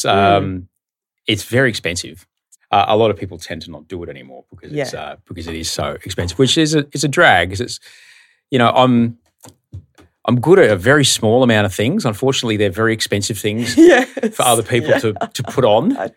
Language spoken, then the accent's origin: English; Brisbane, Queensland, Australia; We grew up in Brisbane.